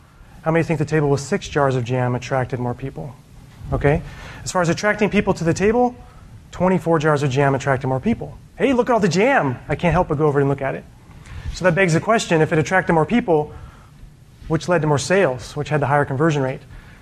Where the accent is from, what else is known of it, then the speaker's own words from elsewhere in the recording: Austin, Texas, United States; I'm from Austin. Who else is from Austin?